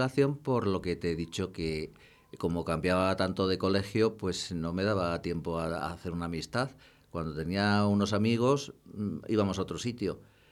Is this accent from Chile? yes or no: no; Madrid, Community of Madrid, Spain; born there; Yo nací en Madrid, en el año 1943. O sea que tengo la friolera de 80 años.